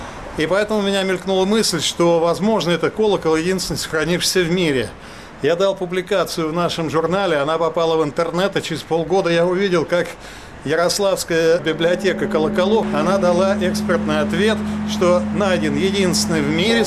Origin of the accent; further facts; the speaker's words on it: Moscow, Russia; Я, как коренной москвич, я знаю, что в Москве практически ничего с изображением царей не осталось.